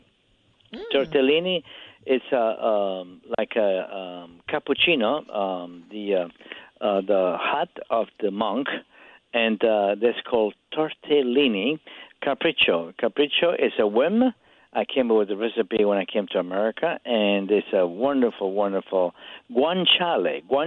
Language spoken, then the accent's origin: English; Parma, Emilia-Romagna, Italy; Yeah, I come from Parma, and it's wonderful, wonderful prosciutto.